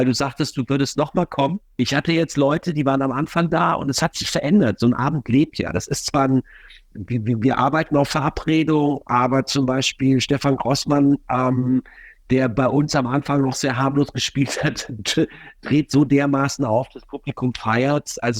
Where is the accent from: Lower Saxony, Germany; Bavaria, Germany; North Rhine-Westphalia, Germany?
North Rhine-Westphalia, Germany; Düsseldorf; bin selber Düsseldorfer